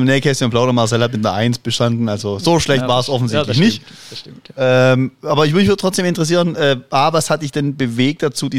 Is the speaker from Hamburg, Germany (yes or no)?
no; Baden-Württemberg, Germany; Als Schwabe möchte ich dir sagen, wir sind den Schweizern sehr nahe.